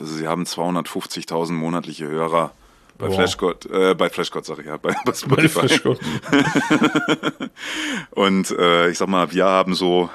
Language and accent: German; Italy; German is a second language; aber wenn ich als Italiener einen Deutsch deutschen Text wieder, ne? einspreche...